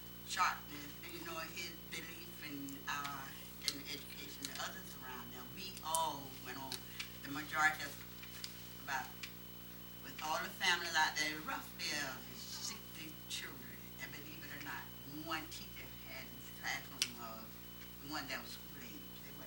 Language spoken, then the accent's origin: English; Florida, United States; I come from Florida.